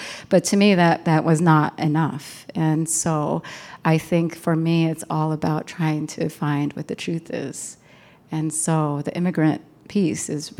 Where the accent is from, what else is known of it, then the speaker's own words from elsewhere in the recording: Santa Ana, California, United States; I mean, I grew up in Santa Ana, California, and I didn't even know that they had Mexican segregated schools there until I was an adult.